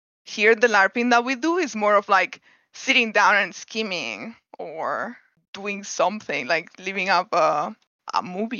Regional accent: Barcelona, Catalonia, Spain; first language Catalan; English is a second language; Well, since I'm from Barcelona, I speak Catalan Spanish from like being born. And then from there, it's like in the frontier with France. So I spoke French

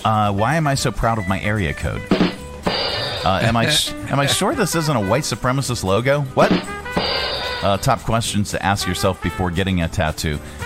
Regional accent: Scotland, United Kingdom; And you know, and the fact that I'm Scottish as well.

